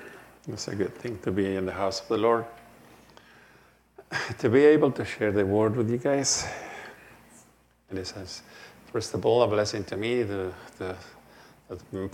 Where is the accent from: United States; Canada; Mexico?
Mexico; as we go to Mexico this coming Friday, and we're going to be visiting the church in my hometown